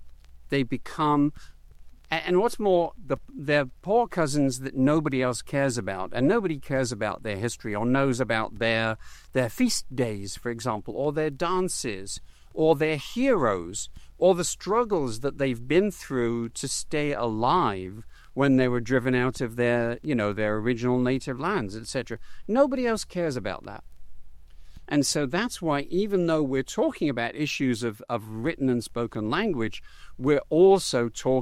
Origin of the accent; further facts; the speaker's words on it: England, United Kingdom; as an Englishman growing up, I knew about the Welsh language.